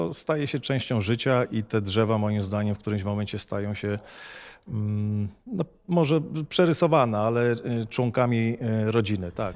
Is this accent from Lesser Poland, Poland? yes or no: yes; Kraków, Lesser Poland, Poland; jestem z Krakowa